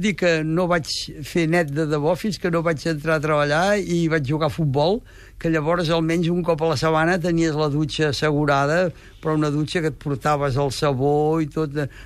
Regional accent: Barcelona, Catalonia, Spain; also born or lived in Caldes; Sí, però a Barcelona hi vam viure sempre.

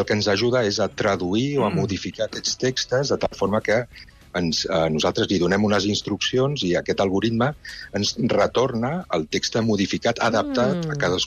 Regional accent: Girona, Catalonia, Spain; jo recordava el meu poble, que era Girona

